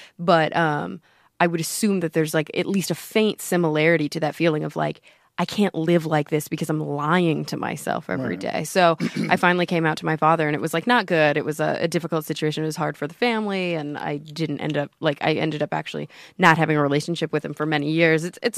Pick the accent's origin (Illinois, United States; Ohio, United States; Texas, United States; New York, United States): Texas, United States; No, I'm from Texas.